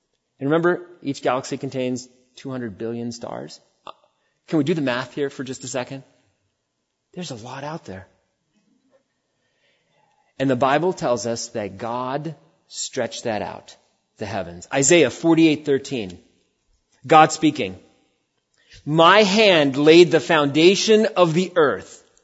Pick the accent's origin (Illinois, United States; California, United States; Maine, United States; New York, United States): New York, United States; Queens; born there; moved away as an adult; also born or lived in Arizona; So I was born in Queens, New York. You can't see the stars in Queens, New York.